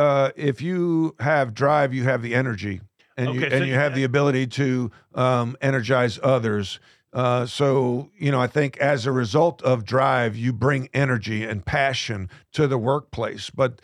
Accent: New York, United States; Because I'm Irish Catholic from New York.

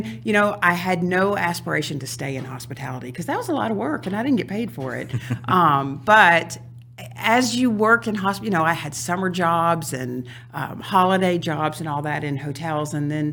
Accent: New Orleans, Louisiana, United States; Well, I'm from New Orleans. It's Fat Tuesday.

